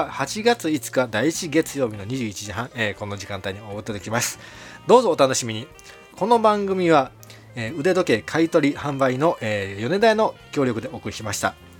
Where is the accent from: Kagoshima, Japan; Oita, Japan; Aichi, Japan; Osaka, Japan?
Osaka, Japan; now in Kyoto, Japan; もともと出身は、はい、あの大阪なんですけど、はいはい、あの京都の方に今移り住んでいる形で